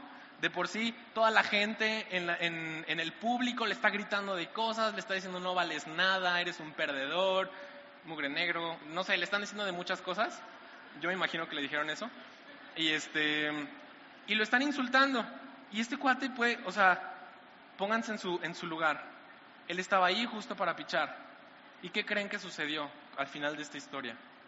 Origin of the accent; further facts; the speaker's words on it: Mexico; Y honestamente, como mexicanos, lo último que nos pueden tocar es a nuestra mamá.